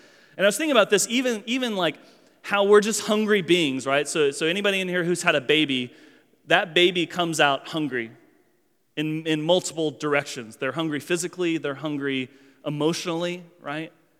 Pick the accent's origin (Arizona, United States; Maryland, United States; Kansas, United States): Kansas, United States; We grew up in Kansas, so we weren't real adventurous eaters.